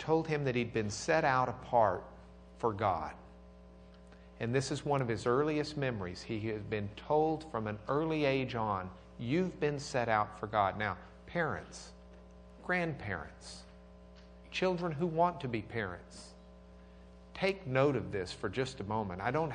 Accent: Lubbock, Texas, United States; I'm from Lubbock.

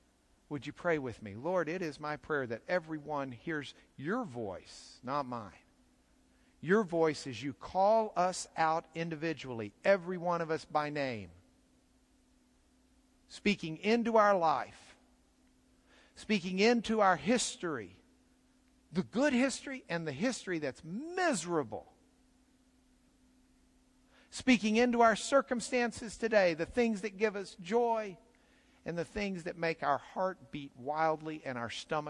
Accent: Lubbock, Texas, United States; also born or lived in Dallas; I was born in Methodist Hospital in Dallas, Texas. That's not a random event. I grew up in Lubbock, Texas, the hub of the plains.

